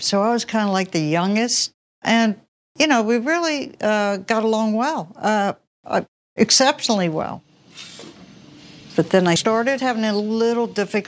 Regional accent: Missouri, United States; born there; I was born in Missouri, and my sister Debbie was born in Kentucky.

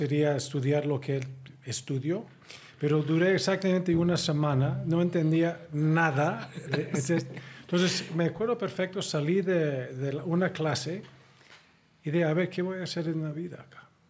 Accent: New York, United States; Yo soy neoyorquino. Entonces fui a estudiar mi doctorado en Texas.

